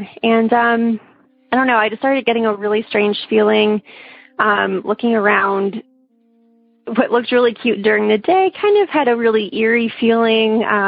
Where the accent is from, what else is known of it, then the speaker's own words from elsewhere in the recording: Chicago, Illinois, United States; I'm from Chicago originally, so my boyfriend wanted to take me somewhere where the leaves changed because he knew I missed fall.